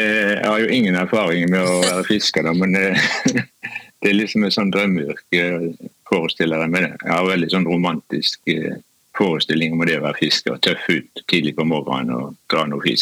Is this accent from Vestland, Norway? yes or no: yes; Arna, Vestland, Norway; men det faktisk jeg kommer fra Arna utenfor Bergen.